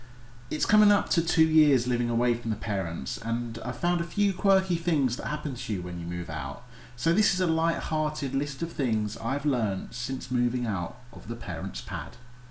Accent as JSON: {"language": "English", "town": "Potters Bar", "region": "East of England", "country": "United Kingdom", "tie": "born or raised there", "said": "I never moved away for university, so this was my first break away from Potter's Bar, my hometown."}